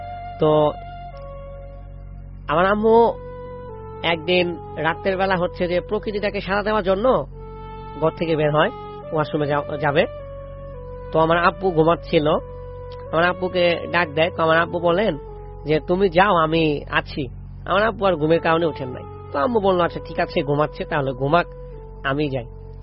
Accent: Dhaka, Dhaka Division, Bangladesh; So ঘটনাটা হচ্ছে দক্ষিণখানের একটি ঘটনা। তো আমি যেখান থেকে আসছি সেখানের একটি ঘটনা

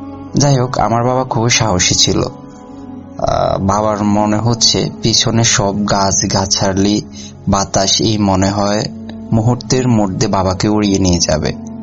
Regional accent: Sonaimuri, Chittagong Division, Bangladesh; moved away; জেলা নোয়াখালী, সোনাইমুড়ি থানা। আমি বর্তমানে একজন প্রবাসী

